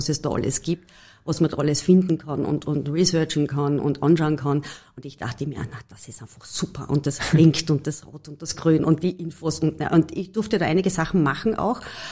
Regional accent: Carinthia, Austria; Ich war als Kärntnerin ganz klassisch in der HBLA in der Oberstufe.

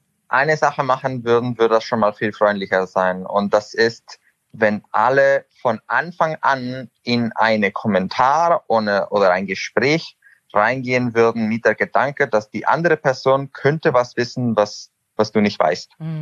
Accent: Mexico; moved away; Also wenn man jetzt zum Beispiel in Mexiko, da wo ich aufgewachsen bin, guckt ein bisschen

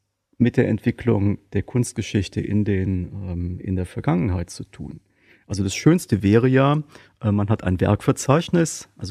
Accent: North Rhine-Westphalia, Germany; ich komme aus dem Rheinland, aus einer Stadt am Stadtrand von Köln.

